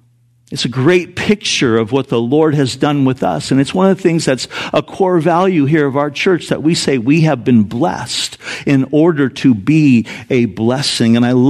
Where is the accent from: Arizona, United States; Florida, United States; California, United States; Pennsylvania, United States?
California, United States; Santa Ana; When I was growing up in Santa Ana, California